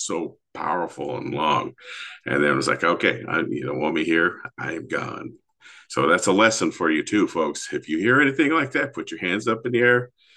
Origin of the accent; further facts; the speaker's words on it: Washington, United States; enrolled member of the Yakima Nation located in Central Washington. I grew up on the Columbia River.